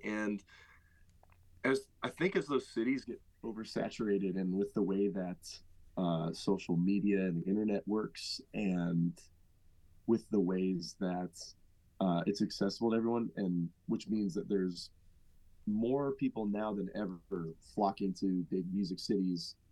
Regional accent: Midwest, United States; what are ways that growing up in the Midwest maybe altered my life

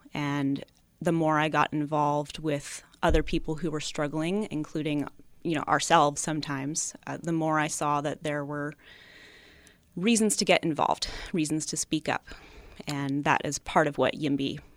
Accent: Virginia Beach, Virginia, United States; now in Grover Beach, United States; I'm from the East Coast. I grew up in a city called Virginia Beach, Virginia. It's a military city of about 500,000 people.

